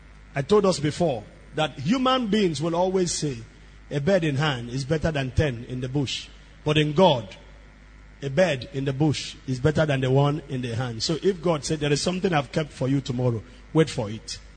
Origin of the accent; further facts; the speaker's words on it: Rumuomasi, Rivers, Nigeria; I was born in Rumumasi. I was raised in Rumumasi.